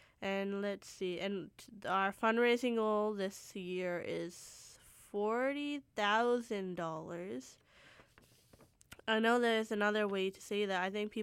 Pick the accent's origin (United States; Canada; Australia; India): Canada; Surrey, British Columbia; now in Vancouver, Canada; Maybe it's a Vancouver thing. You learn that in Vancouver. I'm from Surrey originally, so maybe that's why.